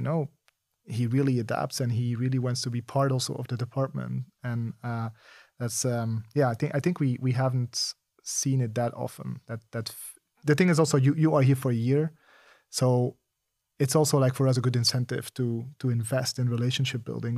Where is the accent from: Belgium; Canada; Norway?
Belgium; English is a second language; I'm coming from Belgium, which is neighboring country